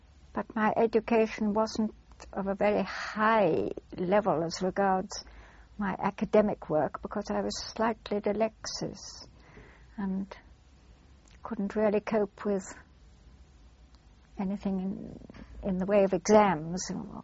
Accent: Dublin, Leinster, Ireland; born there; I was born in Dublin on the 18th of July, 1911. I was born at 18 North Circular Road

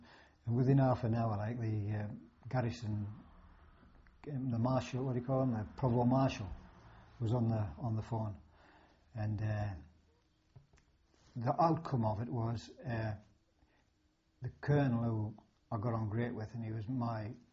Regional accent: North East England, United Kingdom; I'd been promised a job in the northeast, my hometown, with the 15 Army Youth Team.

